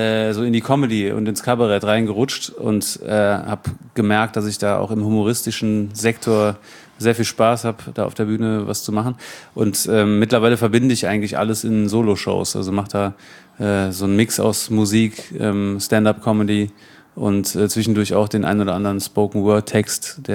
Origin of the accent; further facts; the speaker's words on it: North Rhine-Westphalia, Germany; also born or lived in Cologne; Aber aufgewachsen im Bergischen Land, ja.